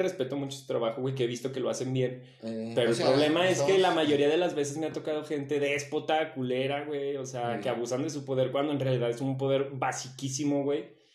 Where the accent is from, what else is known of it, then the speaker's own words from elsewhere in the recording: Mexico; Estoy muy orgulloso de estar moreno. Claro que sí, porque somos los mexicanos reales.